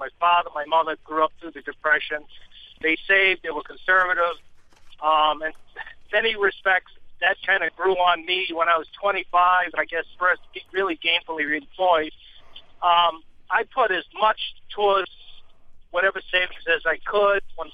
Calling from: Danvers, Massachusetts, United States; Yeah, I'm from Danvers.

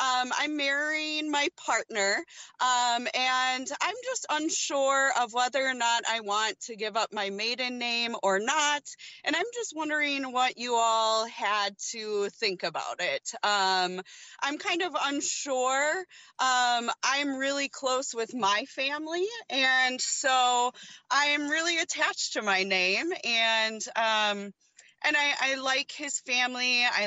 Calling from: Wisconsin, United States; So I'm calling from Wisconsin.

